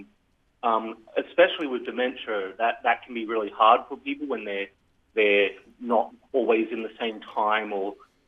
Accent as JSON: {"language": "English", "town": "Monash", "region": "South Australia", "country": "Australia", "tie": "born or raised there", "said": "I grew up in the Riverland. I'm from Monash originally, and I moved away to study, but I've always had a passion for the regional area."}